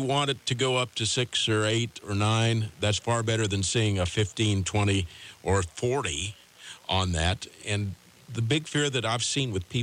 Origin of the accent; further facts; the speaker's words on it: Midwest, United States; having moved here from other parts of the country, even though I grew up in the Midwest